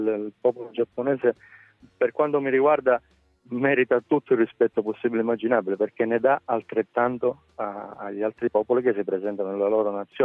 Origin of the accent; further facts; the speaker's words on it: Calabria, Italy; come si sa noi siamo calabresi